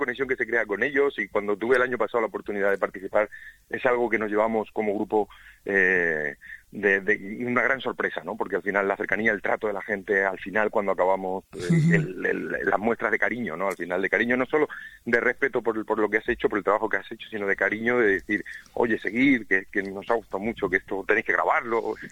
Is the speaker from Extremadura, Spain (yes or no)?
yes; Extremadura, Spain; now in Salamanca, Spain; yo no soy de Salamanca, aunque vivo aquí desde hace muchos años, pero soy de Extremadura